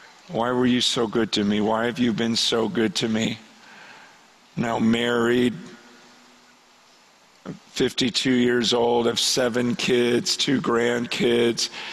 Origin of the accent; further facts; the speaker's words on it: San Francisco, California, United States; born there; I was born in San Francisco. My mother died while she was giving birth to me.